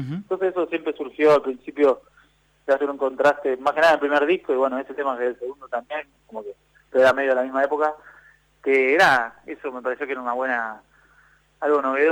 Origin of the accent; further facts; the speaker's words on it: Buenos Aires, Argentina; vivía en la casa donde me crié, en Boedo, y acá, bueno, donde vivo ahora está a dos cuadras.